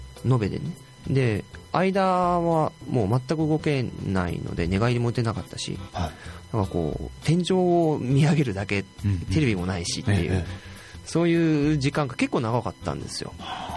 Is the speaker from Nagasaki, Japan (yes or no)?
yes; Nagasaki, Japan; 長崎県出身なんで長崎県の小学校受けようと思ったら50何倍とかだったかな。